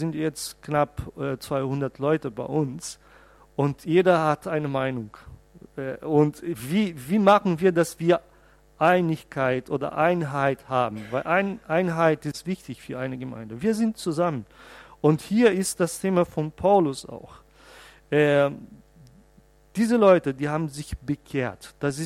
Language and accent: German; Brazil; German is a second language; now in Germany; Ich komme aus Brasilien, wo ein Christ trinkt null Alkohol.